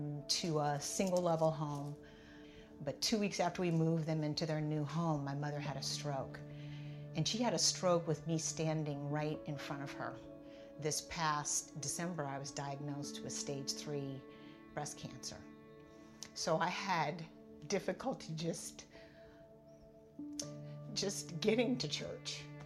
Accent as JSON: {"language": "English", "town": "Seattle", "region": "Washington", "country": "United States", "also_born_or_lived": "Atlanta, Georgia", "said": "So I'm originally from Seattle. About 10 years ago, I decided to settle in Atlanta, Georgia."}